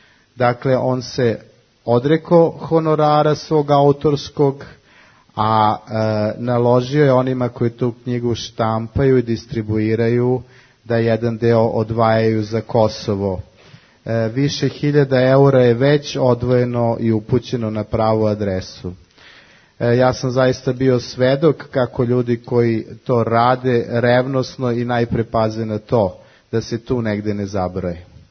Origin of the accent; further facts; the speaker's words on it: Serbia; nama koji dolazimo iz Srbije